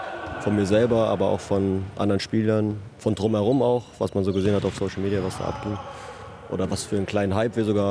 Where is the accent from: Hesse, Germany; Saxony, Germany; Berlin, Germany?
Berlin, Germany; born there; Ich bin stolz, dass ich als gebürtiger Berliner von den Bär-Volleys so viel Einsatzzeit bekommen habe